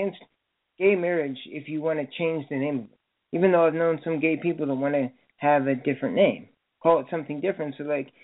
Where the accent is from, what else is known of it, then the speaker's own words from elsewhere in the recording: United States; I'm an American.